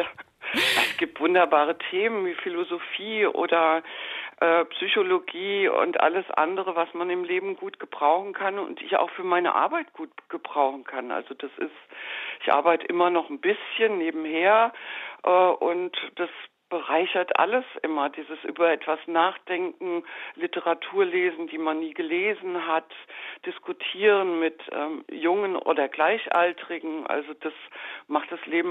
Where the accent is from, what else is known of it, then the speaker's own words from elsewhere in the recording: Frankfurt, Hesse, Germany; ich komme aus Frankfurt oder bin in Frankfurt